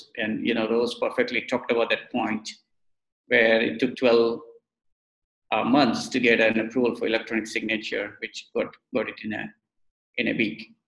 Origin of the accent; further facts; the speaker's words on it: Singapore; Remember, I come from Singapore.